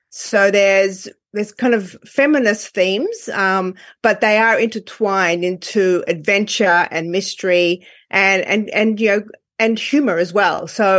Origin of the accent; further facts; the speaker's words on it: Australia; I'm from Australia.